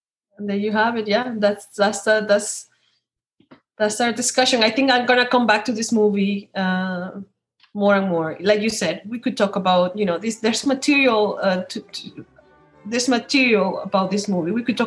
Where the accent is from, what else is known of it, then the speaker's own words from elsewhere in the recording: Venezuela; English is a second language; Another layer of complication is that we're from Venezuela. And there's very few period films from Venezuela.